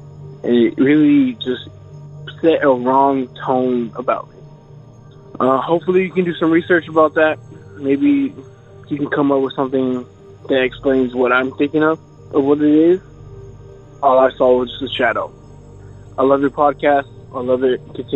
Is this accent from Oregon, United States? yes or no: no; Dallas, Texas, United States; Hello, I am from Dallas, Texas, but I would like to remain anonymous.